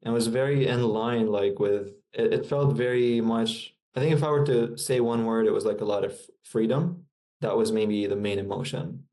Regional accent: Lebanon; now in Amsterdam, Netherlands; I'm originally from Lebanon. I moved to Amsterdam about 4 years ago.

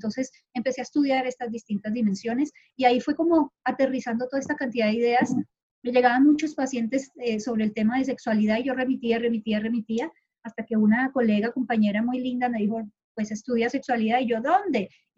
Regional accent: Colombia; also born or lived in Honduras; now in Panama; salí hace mucho rato de Colombia, yo soy de Colombia, entonces estuve como unos años viviendo en Honduras, otros llevo acá pues ya 11 años en Panamá.

